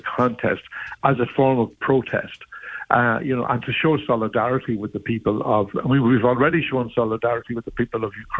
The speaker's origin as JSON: {"language": "English", "town": "Ballyshannon", "region": "County Donegal", "country": "Ireland", "said": "We're both originally from Ballyshannon."}